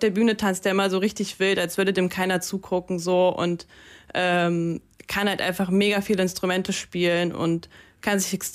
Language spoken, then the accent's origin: German; Germany; born there; first language Russian; German is a second language; Ich selber wurde in Deutschland geboren, aber meine Eltern kommen aus der Ukraine. Das heißt, meine Muttersprache ist Russisch.